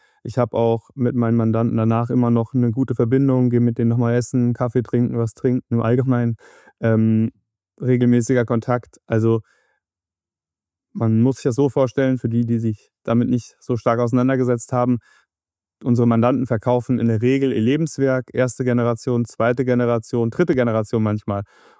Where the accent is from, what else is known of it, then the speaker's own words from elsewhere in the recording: Marburg, Hesse, Germany; also born or lived in Frankfurt; ich komme aus Mittelhessen, aus Marburg, habe auch einige Jahre in Frankfurt gelebt und gearbeitet